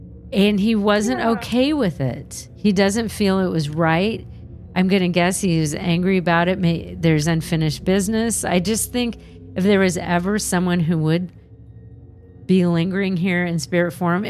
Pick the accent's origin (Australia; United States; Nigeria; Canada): Australia; Perth, Western Australia; So I'm originally from Perth in Western Australia.